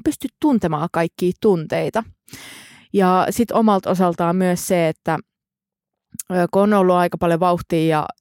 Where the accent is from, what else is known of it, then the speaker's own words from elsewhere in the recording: Pori, Satakunta, Finland; now in Helsinki, Finland; olen siis Porista kotoisin. Perheestä ollaan asuttu maalla. Ja mulla on 3 sisarusta ja vanhemmat. Ja sieltä sitten on ponnistanut tänne Helsingin päätyyn.